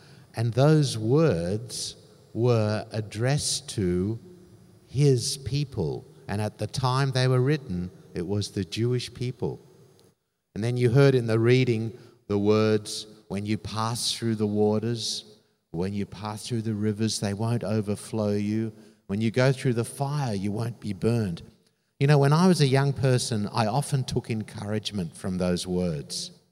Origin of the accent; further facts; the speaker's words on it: Sydney, New South Wales, Australia; Well, we're from Sydney, and when I was 16 years old, a student, I went to an evening rally